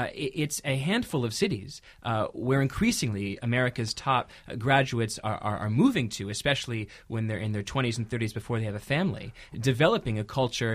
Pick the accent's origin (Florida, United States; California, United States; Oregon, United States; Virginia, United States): Virginia, United States; McLean; I'm from McLean, Virginia. That's a suburb of Washington, D.C. I cannot imagine my childhood without a car.